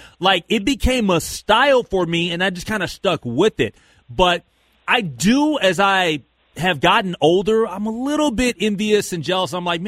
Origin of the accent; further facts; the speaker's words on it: Minnesota, United States; as a Minnesotan and a proud Minnesotan that loves all of our teams